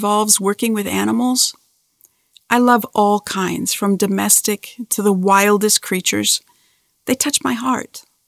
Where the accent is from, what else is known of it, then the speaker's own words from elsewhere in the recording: Melbourne, Victoria, Australia; in my hometown of Melbourne.